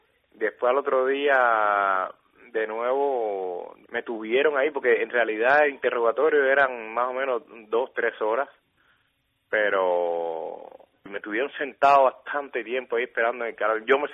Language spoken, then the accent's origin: Spanish; Cuba; moved away; yo como cubano residente en el exterior tengo derecho a vivir en casa de otro cubano